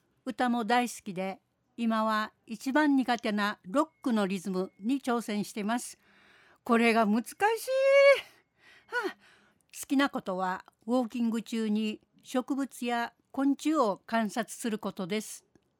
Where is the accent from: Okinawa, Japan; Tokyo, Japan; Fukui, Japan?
Okinawa, Japan; Naha; now in Urasoe, Japan; 出身は那覇市のおろくです。現在は夫と浦添市で楽しく暮らしています。